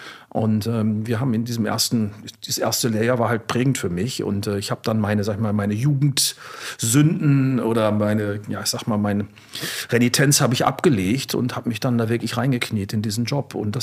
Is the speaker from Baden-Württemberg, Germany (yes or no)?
no; Gütersloh, North Rhine-Westphalia, Germany; in den 80er Jahren in meiner Heimatstadt Gütersloh, also kulinarische Hochburg sozusagen von Deutschland